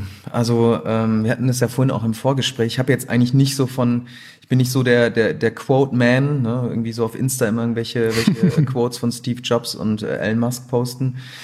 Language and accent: German; Gelsenkirchen, North Rhine-Westphalia, Germany; born or raised there; also born or lived in Düsseldorf; now in Cologne, Germany